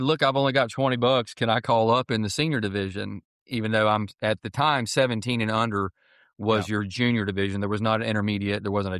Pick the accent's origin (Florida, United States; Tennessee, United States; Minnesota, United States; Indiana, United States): Florida, United States; And I'm from Florida, So you got to have the Thermacells.